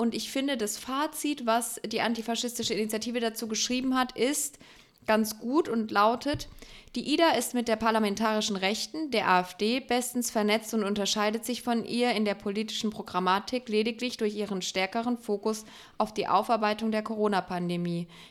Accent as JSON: {"language": "German", "town": "Weinheim", "region": "Baden-Württemberg", "country": "Germany", "said": "also da wo ich herkomme, in Weinheim"}